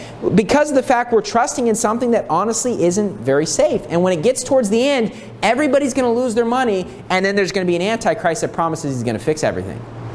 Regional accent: United States; I grew up in the U.S.

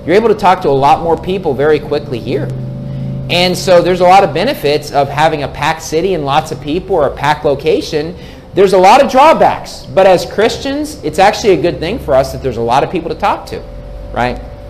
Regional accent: West Virginia, United States; And look, I grew up in West Virginia, okay? My parents live in a nice house.

